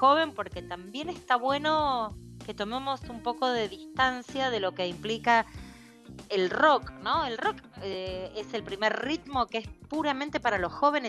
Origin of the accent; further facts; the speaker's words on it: Quilmes, Buenos Aires Province, Argentina; las cuatro somos de Quilmes